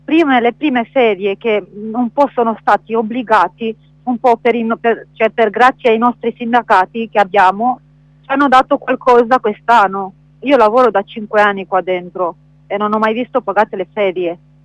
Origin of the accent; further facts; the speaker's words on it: Romania; Italian is a second language; ma mi scusate, anche che sono anche rumena.